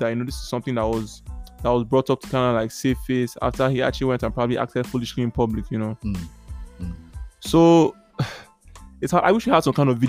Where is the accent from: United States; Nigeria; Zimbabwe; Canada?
Nigeria; I'm Nigerian, so like, I've learned not to trust the police.